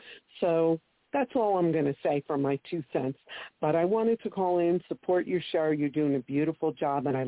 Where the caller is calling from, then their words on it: New Jersey, United States; I'm calling from New Jersey